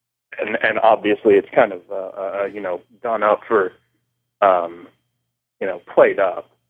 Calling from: Tampa, Florida, United States; Well, I'm calling from the Tampa area down in Florida.

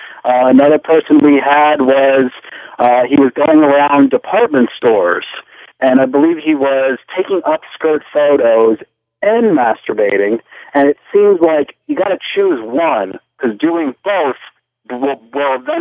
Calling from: New Jersey, United States; Hi, Brian. … from New Jersey.

